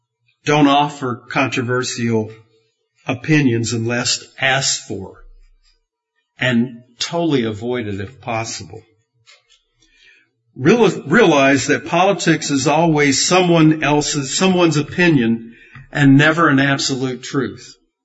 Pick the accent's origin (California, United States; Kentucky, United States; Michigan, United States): Kentucky, United States; And I grew up in Kentucky, and there was a lot of segregation.